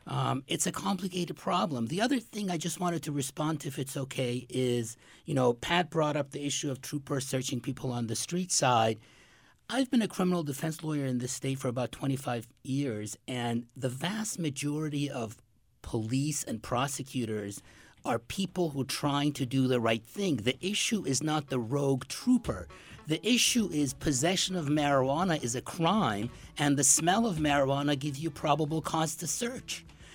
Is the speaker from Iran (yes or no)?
yes; Iran; I'm originally from Iran